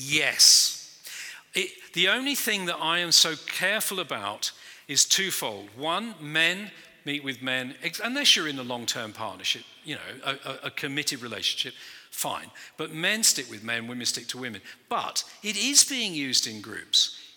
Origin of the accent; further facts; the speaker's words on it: United Kingdom; I'm British.